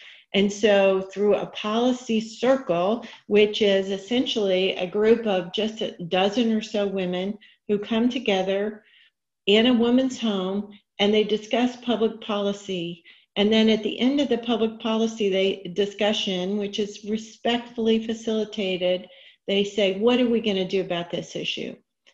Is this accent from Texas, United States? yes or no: yes; Richardson, Texas, United States; So with that, I grew up in Richardson, Texas. I made my way as a practicing lawyer and then went in-house to Blue Cross.